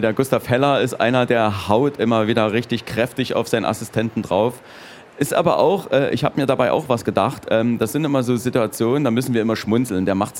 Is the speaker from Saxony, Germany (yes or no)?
yes; Dresden, Saxony, Germany; erfahre Dinge über meine Heimatstadt, über Dresden